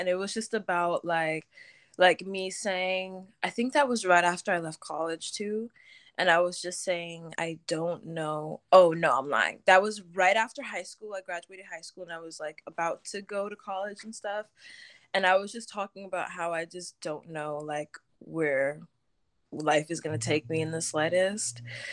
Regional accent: Nigeria; And I'm Nigerian, so my parents were like, college.

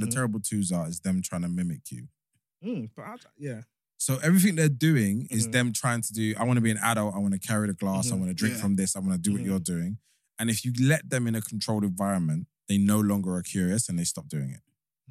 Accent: Hackney, London, United Kingdom

